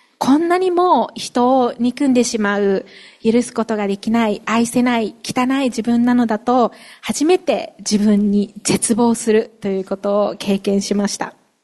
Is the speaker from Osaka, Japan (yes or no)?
yes; Osaka, Japan; also born or lived in Muroto, Kochi; いつも私育ちは大阪ですので、大阪出身ですって言うんですけれども、こうして高知生まれですと言えることがすごく嬉しいです。2歳で2歳まで室戸、高知の室戸岬というところで、父が高校の教師をしていましたので、そこで、生まれ育ちました。そして2歳の時に家族で大阪に移って